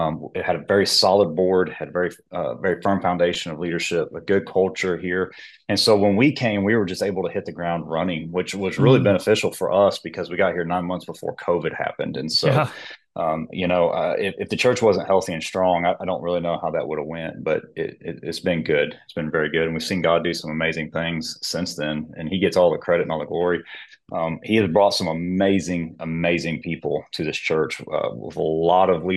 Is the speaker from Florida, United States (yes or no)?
no; Woodward, Oklahoma, United States; I grew up in Western Oklahoma, very rural area called Woodward.